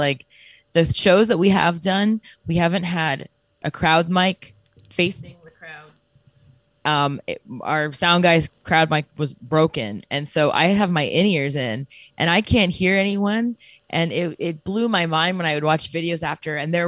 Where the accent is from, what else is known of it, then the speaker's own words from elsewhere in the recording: Alabama, United States; now in Canada; I grew up in Alabama before I moved to Canada.